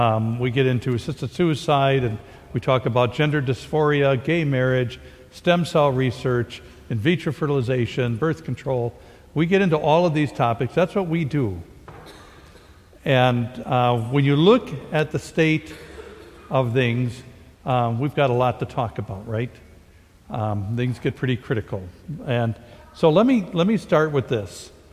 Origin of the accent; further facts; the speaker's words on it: Lake Geneva, Wisconsin, United States; I grew up in Lake Geneva